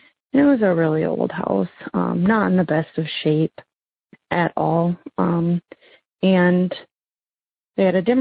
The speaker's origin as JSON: {"language": "English", "region": "Minnesota", "country": "United States", "said": "I'm from Minnesota."}